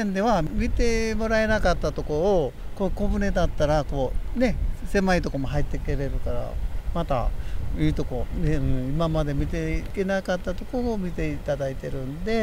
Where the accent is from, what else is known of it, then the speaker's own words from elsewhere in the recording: Kiwa, Mie, Japan; born there; now in Kumanogawa, Japan; 僕生まれは紀和町、この三重県側。